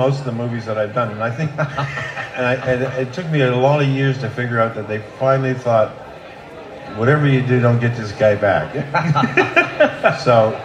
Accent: Canada; And I'm Canadian, and we are tough as nails.

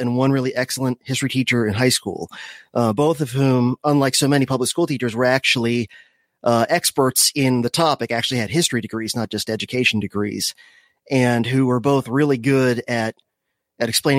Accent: Miami, Florida, United States; Well, I was born in Miami, if you want to go back that far. So I grew up in the craziest part of Florida.

